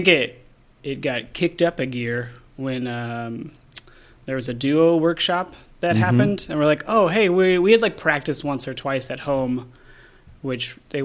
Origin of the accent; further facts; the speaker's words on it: Philadelphia, Pennsylvania, United States; No, we came from Philadelphia.